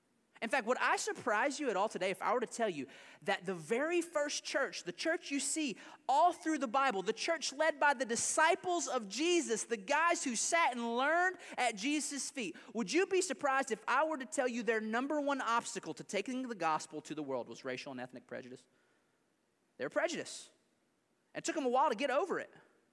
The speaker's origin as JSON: {"language": "English", "region": "Kentucky", "country": "United States", "said": "Because I can barely speak English, y'all. I'm from Kentucky."}